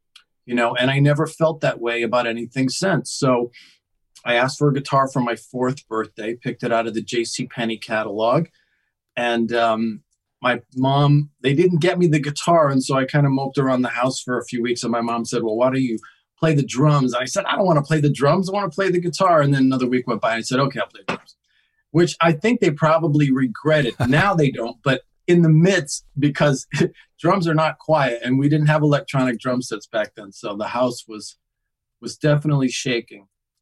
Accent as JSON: {"language": "English", "region": "Connecticut", "country": "United States", "tie": "born or raised there", "said": "Well, I grew up in Connecticut, and I didn't have any older brothers or sisters"}